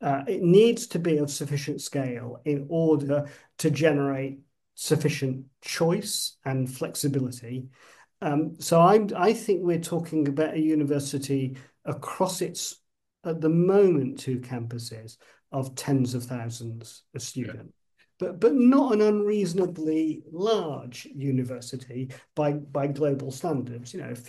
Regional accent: Nuneaton, West Midlands, United Kingdom; university seemed a very, very long way away when I was growing up in Nuneaton.

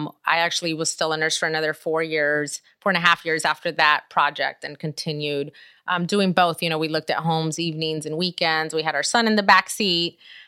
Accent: Inglewood, California, United States; I grew up in Inglewood, also known as Inglehood, and so definitely came from an area where we were surrounded by gang activity and so much negativity.

